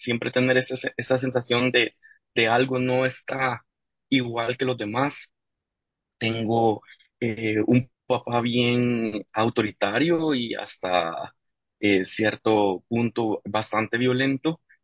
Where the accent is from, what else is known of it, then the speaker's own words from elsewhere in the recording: San Salvador, El Salvador; Soy de San Salvador, pues es la capital de El Salvador. En realidad es muy, muy parecido a un pueblo.